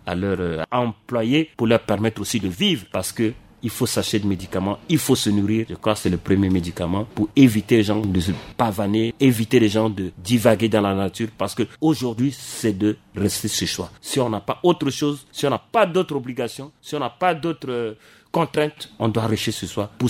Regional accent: Central African Republic; nous sommes des Centrafricains, nous sommes un syndicat responsable.

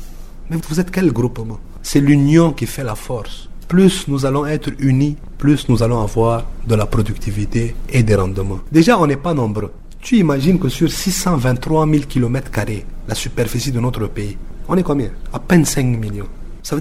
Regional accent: Central African Republic; ici chez nous en Centrafrique

